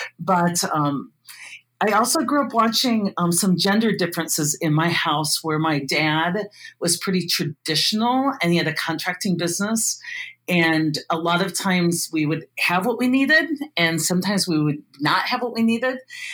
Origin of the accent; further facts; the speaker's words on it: Iowa, United States; I grew up in a very small town in Iowa, about 800 people.